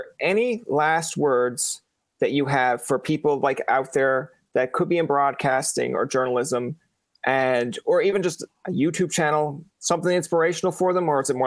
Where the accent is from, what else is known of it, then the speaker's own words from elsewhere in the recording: Newfoundland and Labrador, Canada; I'm from Newfoundland.